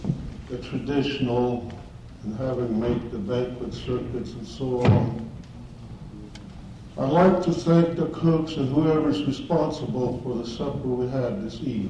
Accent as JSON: {"language": "English", "region": "South Dakota", "country": "United States", "said": "We're both from South Dakota."}